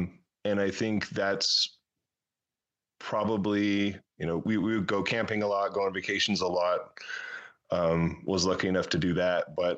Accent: Washington, United States; I come from the Seattle area, so it's kind of the Hollywood of video games.

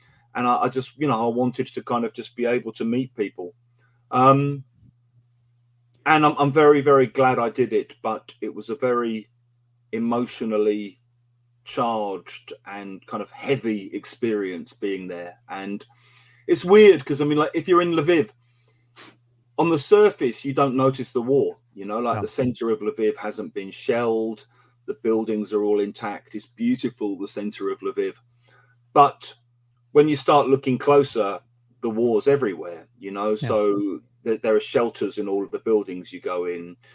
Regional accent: London, United Kingdom; I think being English and like being from London, there's a strong family memory. I mean, my grandparents stayed in London right through the Blitz

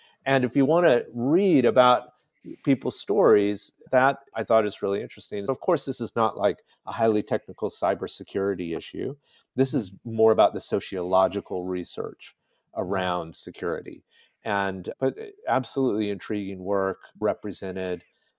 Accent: Atlanta, Georgia, United States; I grew up in Atlanta, Georgia, but rural Georgia, where I spent much of my time, is very different.

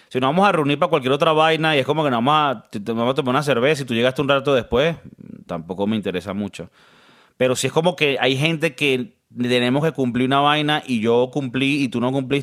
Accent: Venezuela; also born or lived in United States; yo por lo menos me crié en Venezuela y en Estados Unidos

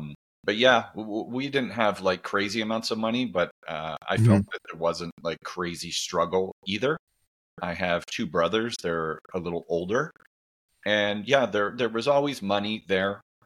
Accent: Ontario, Canada; So I went to a local university in my hometown. It was called McMaster University

